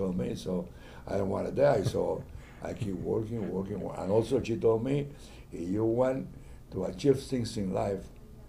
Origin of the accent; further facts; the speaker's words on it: Santiago de Cuba, Cuba; as I am from Oriente, from Santiago de Cuba, the people of the province of Oriente are the most similar to the Puerto Ricans